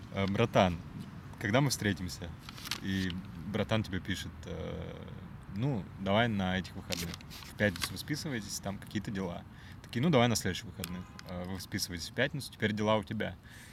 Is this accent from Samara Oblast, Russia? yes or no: no; Moscow, Russia; Да, мы же из Москвы.